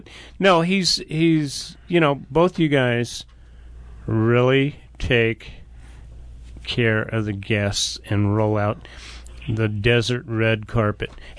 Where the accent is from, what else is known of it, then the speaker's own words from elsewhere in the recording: Tanque Verde, Arizona, United States; because I grew up in Tankaverde for so long